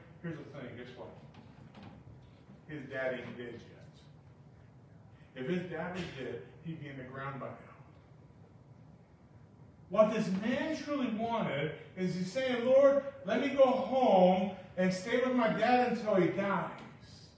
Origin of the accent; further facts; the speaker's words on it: Brazil; When I grew up in Brazil, when someone died, within 24 hours, they had to be in the ground.